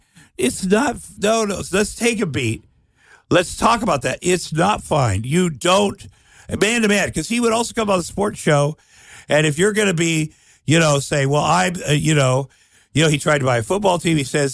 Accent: Iowa, United States; I grew up in Iowa.

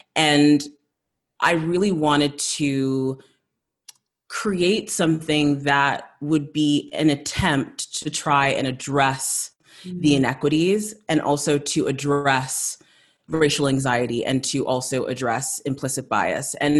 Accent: South Africa; growing up in South Africa, kind of living there shortly after apartheid

